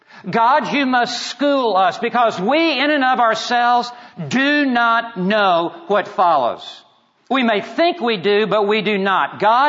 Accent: Memphis, Tennessee, United States; I grew up in Memphis, Tennessee. I went to Texas Tech on a football scholarship.

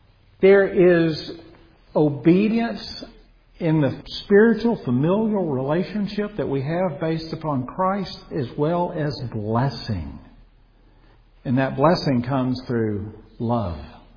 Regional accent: Texas, United States; born there; Now, I was born out in West Texas.

